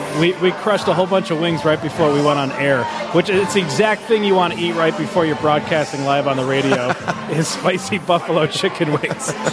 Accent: Chicago, Illinois, United States; I grew up here in Chicago in the 90s.

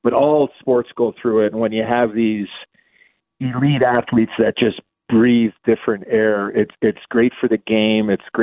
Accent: Chicago, Illinois, United States; I mean, I grew up in Chicago.

